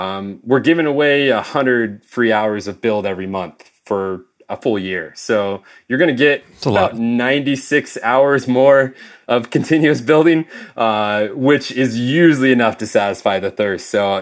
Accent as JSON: {"language": "English", "town": "Long Beach", "region": "California", "country": "United States", "said": "because I'm from Long Beach, California."}